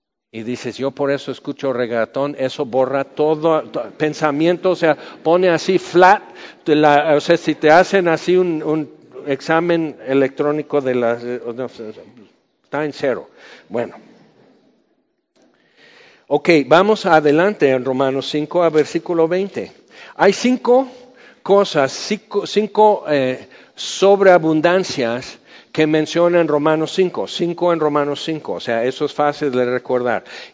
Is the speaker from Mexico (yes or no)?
yes; Cuernavaca, Morelos, Mexico; Yo soy de Cuernavaca, en cada semáforo dice uno por uno.